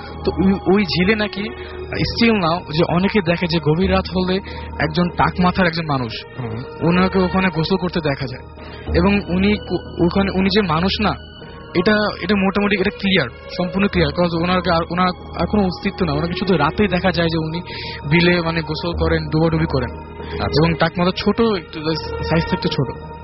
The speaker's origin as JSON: {"language": "Bangla", "town": "Mohammadpur", "region": "Dhaka Division", "country": "Bangladesh", "said": "এসেছি মোহাম্মদপুর থেকে।"}